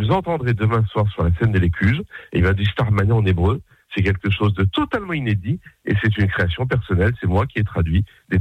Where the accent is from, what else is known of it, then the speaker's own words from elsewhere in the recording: Paris, Île-de-France, France; born there; parce que moi je suis né à Paris.